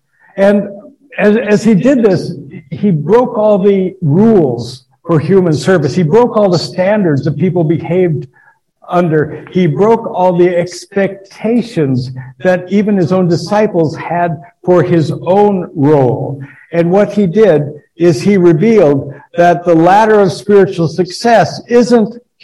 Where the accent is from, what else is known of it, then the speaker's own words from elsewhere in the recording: Oregon, United States; now in Los Angeles, United States; I'm not from Los Angeles originally, I'm from Oregon, where it rains and the streets are used to getting the rain, and the gutters are used to handling the rain